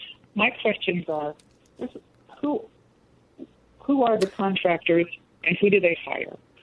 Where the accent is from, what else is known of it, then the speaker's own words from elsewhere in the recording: West Chester, Pennsylvania, United States; I'm from Westchester, Pennsylvania.